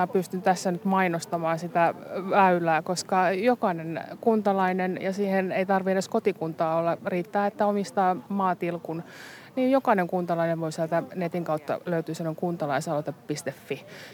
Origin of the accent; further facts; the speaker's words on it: Turku, Southwest Finland, Finland; mä olen alun perin turkulainen